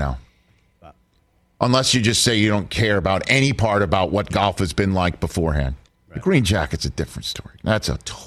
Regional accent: Staten Island, New York, United States; I'm from Staten Island, New York, and I have been rooting for the Jets.

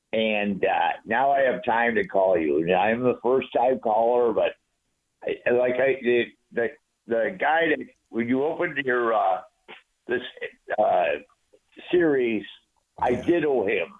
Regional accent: Buffalo, New York, United States; A Buffalo Bills Mafia. I'm from Buffalo.

